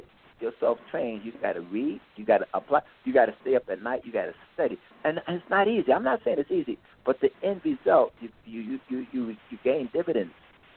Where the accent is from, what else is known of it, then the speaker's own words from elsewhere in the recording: Harlem, New York, United States; I'm born and raised in Harlem, and I come from a family of seven. Now, there's only four of us left now, but I come from a family of seven.